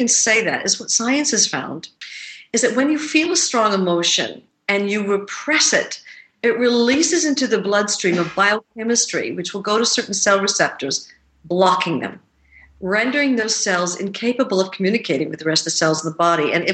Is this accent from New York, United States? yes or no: yes; New York, United States; I'm a New Yorker.